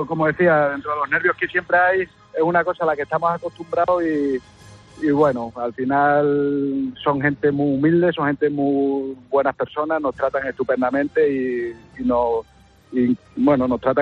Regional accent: Badajoz, Extremadura, Spain; Yo soy de Badajoz.

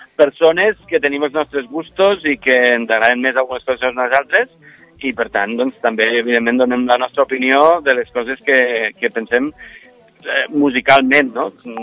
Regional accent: Olesa de Montserrat, Catalonia, Spain; jo soc d'Olesa de Montserrat, però no de la província de Barcelona.

